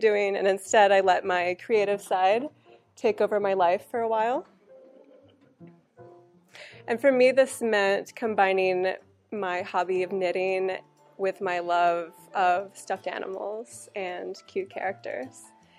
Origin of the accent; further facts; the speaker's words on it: Oklahoma, United States; So I grew up in Oklahoma in the 1980s, surrounded by a lot of imaginative and strange characters